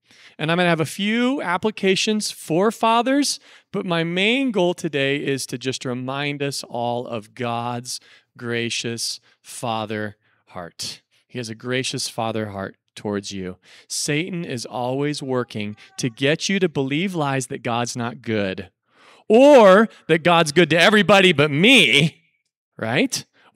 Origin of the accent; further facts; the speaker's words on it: Nebraska, United States; And I am from Nebraska. I'm from a small town in the middle of Nebraska originally.